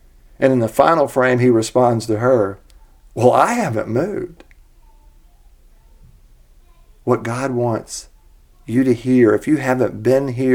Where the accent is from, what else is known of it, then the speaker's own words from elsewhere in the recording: Montgomery, Alabama, United States; I was raised in Montgomery, Alabama, and most people consider that the sticks.